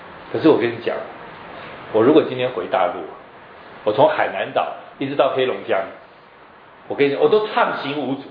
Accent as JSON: {"language": "Chinese", "region": "Taipei", "country": "Taiwan", "tie": "born or raised there", "said": "我是一个典型在台北市长大的一个，我不能说年轻人了啊，你不年轻。"}